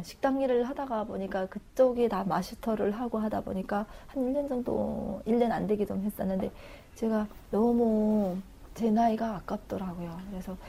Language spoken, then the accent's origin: Korean; North Korea; now in South Korea; 이북에서 온지 이제 한 1년도 안 됐어요.